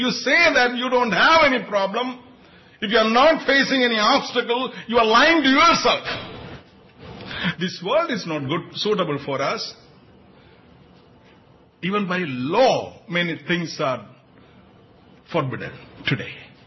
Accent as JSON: {"language": "English", "country": "United States", "said": "When I go to India, I always tell them that never mention that I am from United States."}